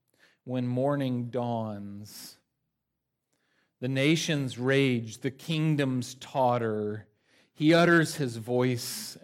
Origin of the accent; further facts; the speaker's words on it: North Carolina, United States; I grew up on the Nantahala River in the mountains of North Carolina